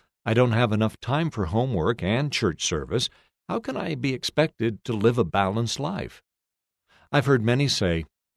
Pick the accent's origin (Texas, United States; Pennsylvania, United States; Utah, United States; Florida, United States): Utah, United States; Panguitch; I grew up in Panguitch, Utah, a small town of 1,500 people. I was a big fish in a little pond.